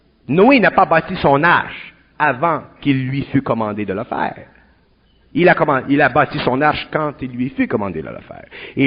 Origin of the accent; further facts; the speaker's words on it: Montreal, Quebec, Canada